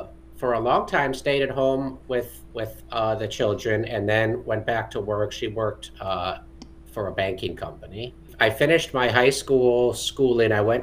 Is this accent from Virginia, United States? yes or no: no; Illinois, United States; born there; I was born just outside of Chicago, Illinois, so a Midwest kid.